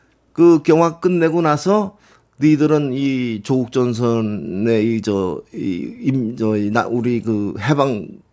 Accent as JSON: {"language": "Korean", "town": "Pyonggang", "region": "Kangwon", "country": "North Korea", "tie": "born or raised there", "moved": "yes", "lives_now": "South Korea", "said": "저 그때는 내가 이북이 고향 그 평강인데"}